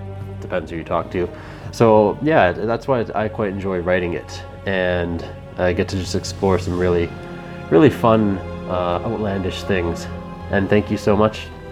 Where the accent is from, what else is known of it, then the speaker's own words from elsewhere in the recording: Canada; I'm a Canadian horror and dark fantasy author